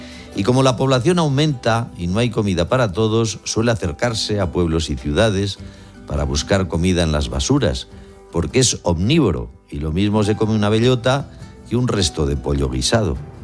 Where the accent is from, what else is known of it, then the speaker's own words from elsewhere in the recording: Aragon, Spain; Y como soy aragonés y hay maliciosos que pueden creer que estoy haciendo juegos de palabras, en Aragón hay también más cabezas de cerdos que ciudadanos empadronados.